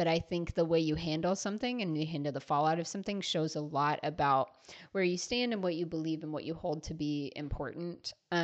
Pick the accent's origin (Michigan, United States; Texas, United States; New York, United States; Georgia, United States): Georgia, United States; Atlanta; I'm from Atlanta. I've been deeply disappointed with how Atlanta has handled most of the pandemic.